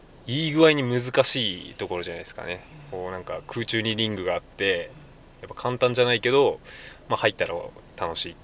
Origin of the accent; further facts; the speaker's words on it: Yamagata, Japan; はい、山形から来た